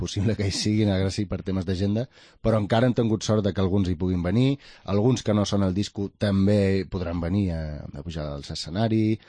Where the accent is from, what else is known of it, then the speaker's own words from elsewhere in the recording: Ibiza, Balearic Islands, Spain; perquè venim d'Eivissa